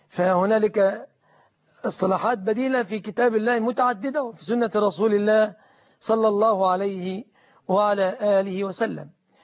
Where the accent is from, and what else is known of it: Egypt